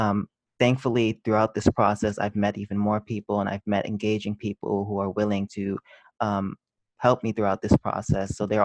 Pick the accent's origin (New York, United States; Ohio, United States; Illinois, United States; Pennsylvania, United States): New York, United States; I know I had this kind of bias as a New Yorker